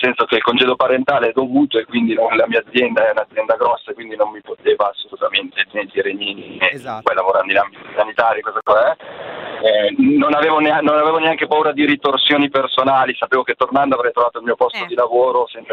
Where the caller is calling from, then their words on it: Cantù, Lombardy, Italy; Siamo da Cantù.